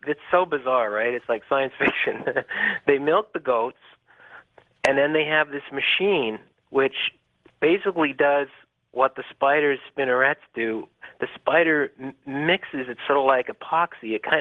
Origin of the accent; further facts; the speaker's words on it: Canada; I'm actually Canadian